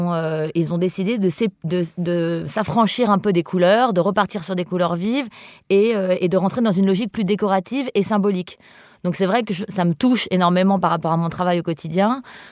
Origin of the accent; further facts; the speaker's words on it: Spain; ça me lie aussi à tout ce courant-là, même si je suis espagnole.